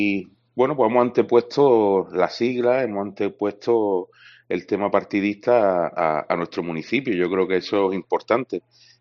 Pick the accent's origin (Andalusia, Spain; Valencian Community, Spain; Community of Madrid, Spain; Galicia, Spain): Andalusia, Spain; La Herradura; siempre había querido trabajar en mi pueblo, y yo creo que, bueno, en 2011 se cumplió ese sueño, y la verdad es que la Herradura sufrió un cambio bastante importante. Éramos un pueblo que estaba abandonado